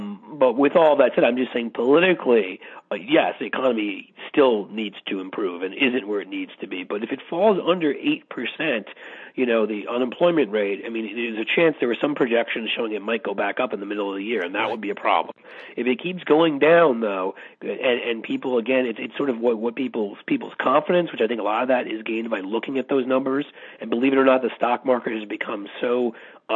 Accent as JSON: {"language": "English", "region": "New York", "country": "United States", "said": "I could speak to this as a Midwesterner, sort of, you know, I'm still a New Yorker, but I try to pretend anyhow."}